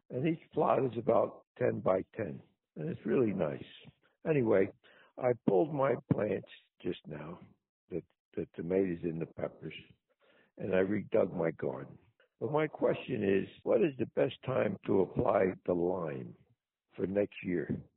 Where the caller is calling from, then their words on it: Mount Arlington, New Jersey, United States; I'm calling from Mount Arlington, New Jersey. Not North Arlington. I'm located by Lake Apacon.